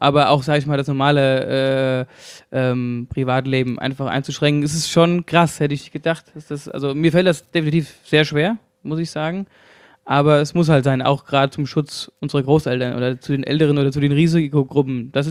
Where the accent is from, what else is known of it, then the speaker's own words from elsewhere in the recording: Hesse, Germany; accent: Hessian; Nein, aber prinzipiell, ja, ich glaube schon, ich rede viel hessisch, also...